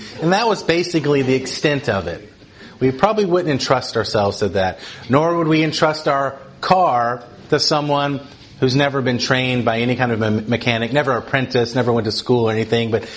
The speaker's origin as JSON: {"language": "English", "town": "Atlanta", "region": "Georgia", "country": "United States", "said": "especially in the South, and I'm from Atlanta, so I'm even from further South."}